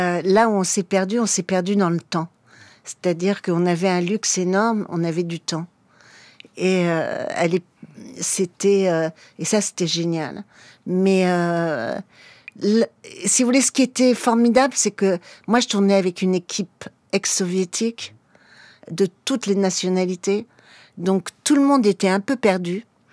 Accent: Paris, Île-de-France, France; born there; Et moi, je suis née à Paris. Je parle, comme vous l'entendez, le français complètement.

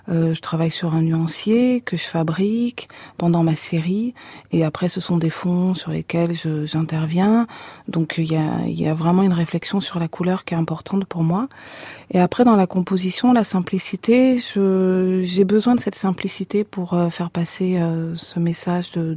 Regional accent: Nouvelle-Aquitaine, France; En effet, j'ai grandi en Corrèze et enfant unique

